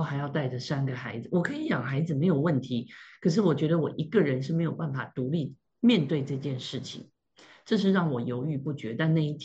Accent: Taiwan; 我们台湾人说就会喵

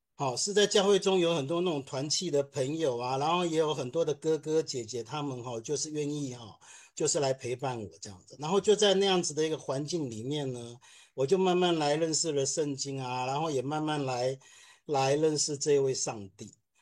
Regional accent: Taiwan; 我是出生在一个很传统的那种，就是所谓的民间信仰的家庭，然后跟很多的在台湾的家庭一样，我从小就是拜拜啦、祭祀啦，这些都有做过，然后我还是那个关圣帝君的干儿子，

